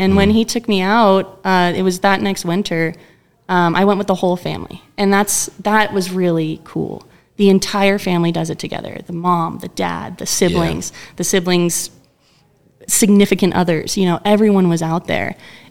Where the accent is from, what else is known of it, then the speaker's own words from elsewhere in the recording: California, United States; because I grew up in California, and yeah, I can go to Tahoe and stuff